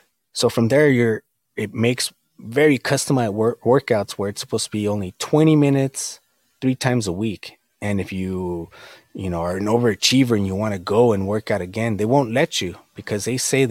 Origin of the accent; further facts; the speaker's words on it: United States; And me being Mexican American, every time I don't watch the news, but when I do, there's something negative being said